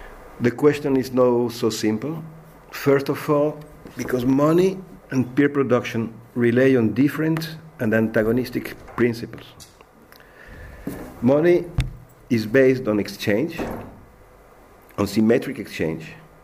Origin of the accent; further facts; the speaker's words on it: Paris, Île-de-France, France; English is a second language; I come from France, from Paris.